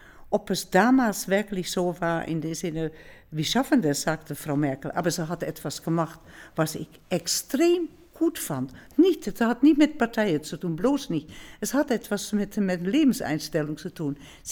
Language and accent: German; Netherlands; German is a second language; weil ich bin ja als Niederländerin damals also in eingeladen gewesen von der russischen Botschaft.